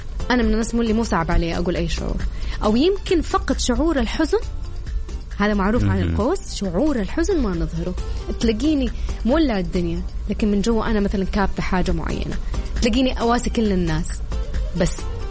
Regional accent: Mecca, Makkah Province, Saudi Arabia

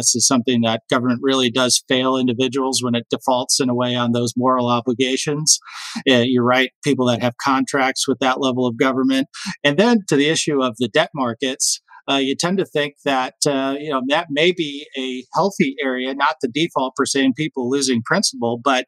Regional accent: Michigan, United States; And so my home state of Michigan and many others across the country have repealed state-level prevailing wage laws

